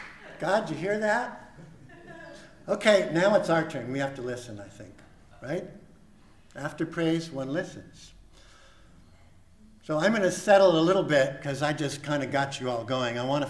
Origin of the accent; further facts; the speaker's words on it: California, United States; I grew up in California, Orange Grove Meeting. I joined Santa Cruz Meeting.